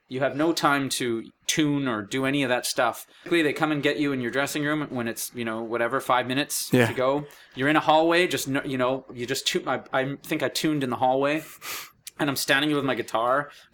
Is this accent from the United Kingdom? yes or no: no; Canada; just to show you the lack of entitlement that I have as a Canadian musician.